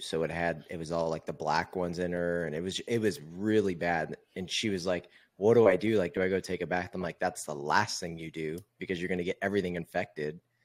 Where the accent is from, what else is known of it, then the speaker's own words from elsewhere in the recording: Arizona, United States; I'm from Arizona and I never even heard of this place.